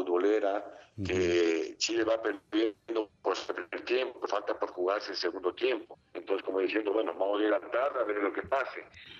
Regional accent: Ecuador; lo cual nos complace como ecuatorianos estar en nuestro cuarto mundial

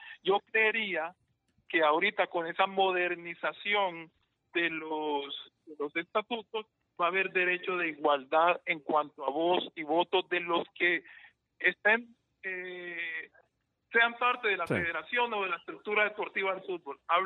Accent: El Salvador; yo soy un salvadoreño más

